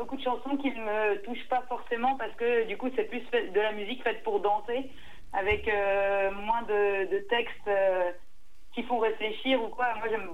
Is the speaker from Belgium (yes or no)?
yes; Belgium; now in Angoulême, France; moi je suis de Belgique, mais je suis venue m'installer en Angoulême parce que c'était vachement plus sympa.